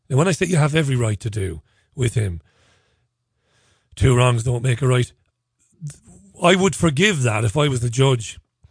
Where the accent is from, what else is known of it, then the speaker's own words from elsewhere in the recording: Ireland; he was fascinated by my interest in capital punishment as an Irish guy.